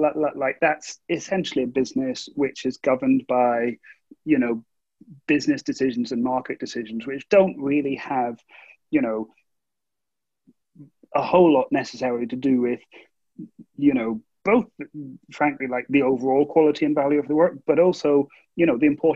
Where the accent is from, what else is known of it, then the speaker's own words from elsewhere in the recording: Scotland, United Kingdom; I grew up in Scotland and, you know, we don't have natural disasters.